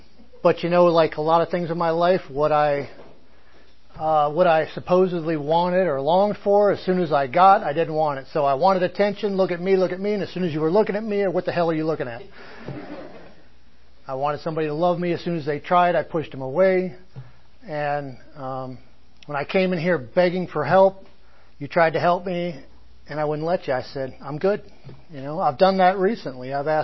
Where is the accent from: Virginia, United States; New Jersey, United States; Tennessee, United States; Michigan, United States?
Michigan, United States; also born or lived in Escanaba; I was born in Upper Michigan, a little town called Escanaba, about 40,000 people on Lake Michigan. At three, I moved to a much smaller town of about 3,500 people on Lake Superior, and pretty much ran wild.